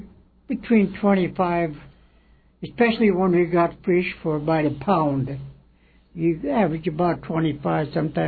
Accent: Kentucky, United States; I was born and raised in Kentucky.

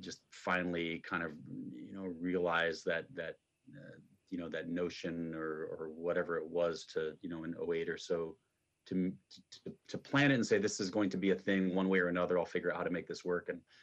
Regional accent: Iowa, United States; anywhere in the Midwest that I grew up in Iowa

